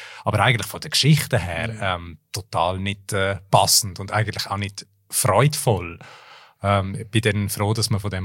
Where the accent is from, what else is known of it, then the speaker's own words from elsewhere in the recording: Graubünden, Switzerland; Und es ist aus meiner Heimatregion Graubünden